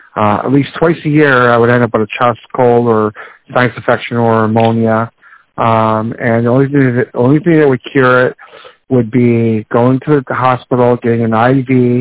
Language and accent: English; Chicago, Illinois, United States; from Chicago, Illinois.